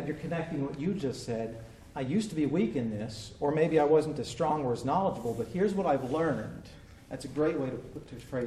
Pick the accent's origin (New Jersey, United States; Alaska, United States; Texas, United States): Texas, United States; Remember, I grew up in Texas, very bilingual state.